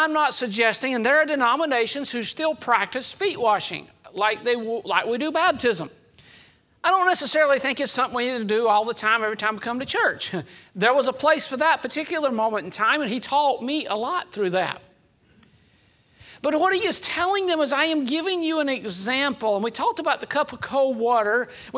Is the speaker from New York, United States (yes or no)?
no; Georgia, United States; I'm from Johnson County now, you know. I grew up in South Georgia, but now I've adopted Johnson County ways.